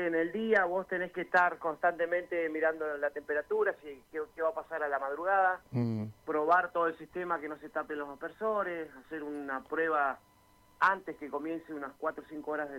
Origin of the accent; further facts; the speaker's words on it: Esquel, Chubut, Argentina; yo me crié acá en Esquel, nacido y criado, mis padres vinieron de Corrientes, mi madre de Cutralcó, somos 4 hermanos, yo me crié al lado de mi padre peluquero